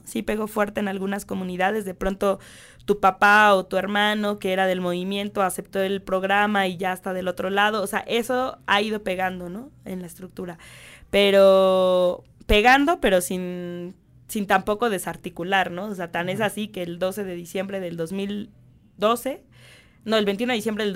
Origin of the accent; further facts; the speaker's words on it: Mexico; porque nos enseña como pueblo mexicano que no necesitamos al mandón